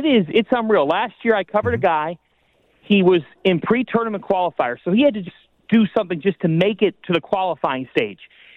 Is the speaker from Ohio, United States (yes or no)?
yes; Ohio, United States; growing up in Northeast Ohio, I spent many a Friday night at Fairview Lanes or Bay Lanes.